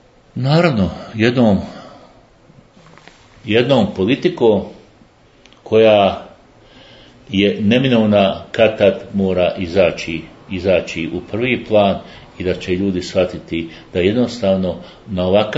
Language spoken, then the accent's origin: Bosnian; Bosnia & Herzegovina; Ja sam uistinu Bosanac, pa možemo reći po majci, naravno Hercegovac